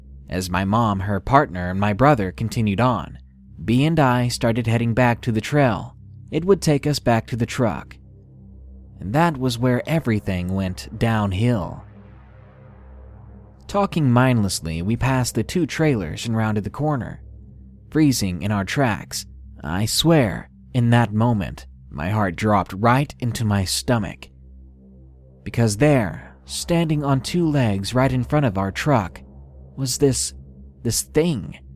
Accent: Arkansas, United States; I'm actually from Arkansas.

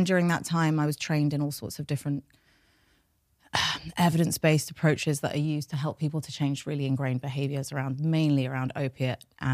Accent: London, United Kingdom; first language Persian; English is a second language; also born or lived in United States; I was born here. I was born in North London, and my parents are from Iran. And they came after the revolution or during the revolution. And my first language was Farsi, so I learned how to speak English.

